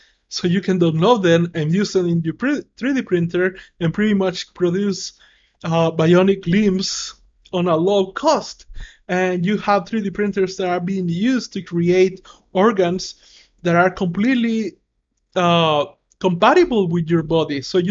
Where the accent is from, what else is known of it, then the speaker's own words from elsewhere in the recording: El Salvador; English is a second language; And the reason why I started to learn these things is because, again, I come from El Salvador, and I came from the absolute worst position to start a business.